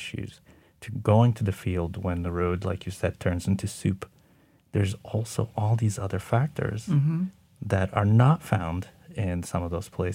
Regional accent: Egypt; You know, I grew up in Egypt, and you could just go to a pharmacy and say, I'm sick, can you give me some antibiotics, and just self-medicate.

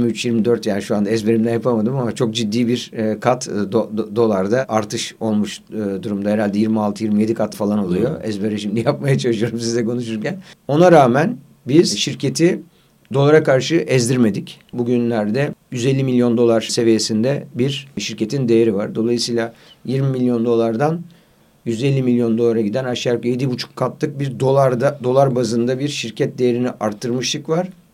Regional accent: Antakya, Hatay, Turkey; born there; Sonra Hatay'da, Antakya'da benim de doğduğum yer olan Prime Mall

